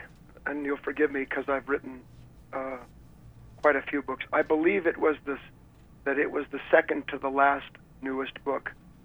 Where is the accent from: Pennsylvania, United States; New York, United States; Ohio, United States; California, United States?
California, United States; Beverly Hills; I was born and raised in Beverly Hills, the son of a man who became Time Magazine Man of the Year.